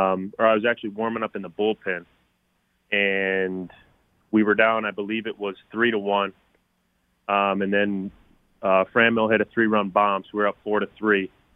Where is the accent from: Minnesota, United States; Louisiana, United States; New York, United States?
Minnesota, United States; I grew up a Twins fan because I'm from Minnesota.